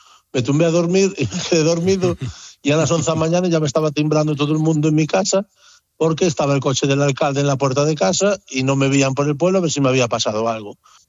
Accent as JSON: {"language": "Spanish", "region": "Galicia", "country": "Spain", "tie": "born or raised there", "also_born_or_lived": "Barcelona"}